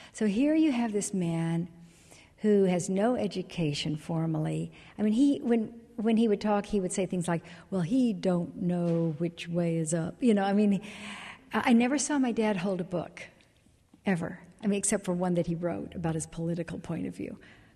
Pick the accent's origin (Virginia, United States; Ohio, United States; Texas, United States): Texas, United States; Dallas; born there; I was born in 1950 in Dallas, and people think of me now as being from this very wealthy oil and gas family.